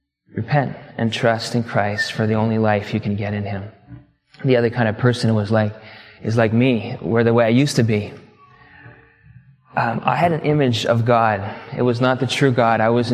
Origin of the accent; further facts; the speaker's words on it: Canada; born there; I'm a Canadian by citizenship. I was born in Canada.